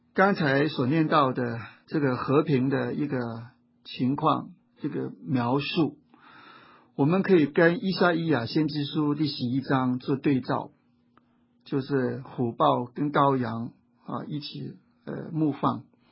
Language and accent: Chinese; China; 那中国的五岳也是五个圣山，我们中国人这个五岳就是泰山，东岳泰山，南岳衡山，西岳华山，北岳衡山，中岳嵩山